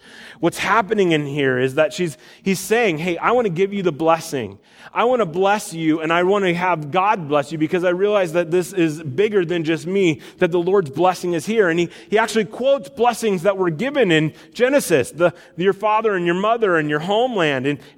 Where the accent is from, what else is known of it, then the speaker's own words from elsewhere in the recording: Iowa, United States; I grew up in Iowa. I'm a farm guy.